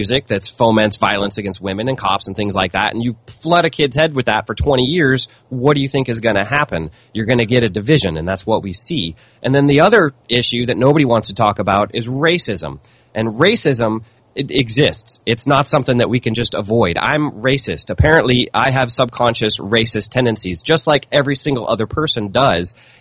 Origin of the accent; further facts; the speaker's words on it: St. Louis, Missouri, United States; I live near St. Louis, and I grew up in St. Louis. So I have a lot of people that are friends of mine there that live in St. Louis still